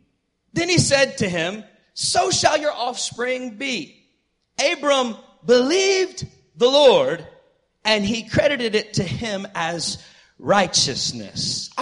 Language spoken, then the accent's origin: English; Atlanta, Georgia, United States; I'm from Atlanta. So if you're ready for some church, say yeah, yeah. You know how we say it in Atlanta.